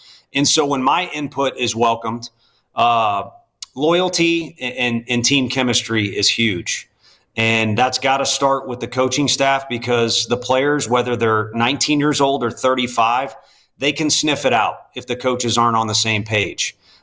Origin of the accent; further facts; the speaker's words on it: St. Louis, Missouri, United States; you know, I'm from St. Louis, and like it or not, they do know the game well there